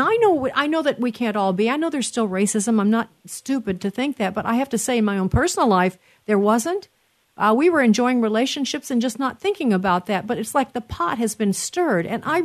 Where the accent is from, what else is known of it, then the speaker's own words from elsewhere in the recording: Chicago, Illinois, United States; I was in Chicago's my hometown, and I was there on radio for years, and then, of course, just lived there, raised my kids there.